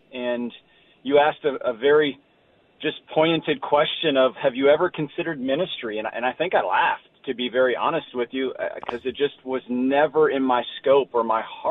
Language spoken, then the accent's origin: English; Loudoun, United States; It wasn't a part of the community that I grew up in Loudoun